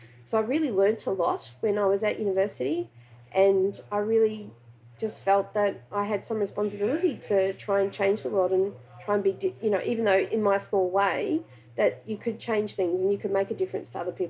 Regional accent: New Zealand; now in Australia; growing up in New Zealand, I had a lot of friends who were Maori and who were Polynesian.

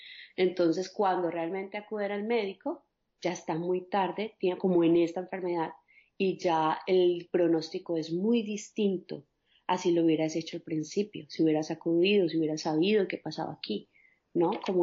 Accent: Cali, Valle del Cauca, Colombia; now in Los Angeles, United States; soy colombiana, caleña, mamá de dos niños chiquitos, uno de un año y la otra de cuatro, ya casi cinco. Vivo en la ciudad de Los Ángeles.

